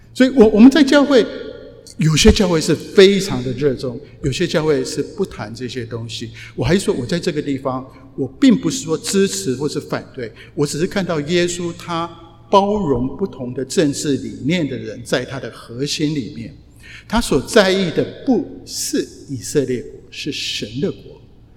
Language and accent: Chinese; Taiwan; 我讲我从台湾来，我从台湾的教会来